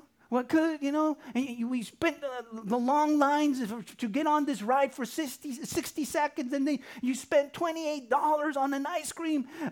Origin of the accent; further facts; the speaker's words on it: California, United States; One of the many advantages of growing up in Southern California is being so close to a destination called the happiest place on earth.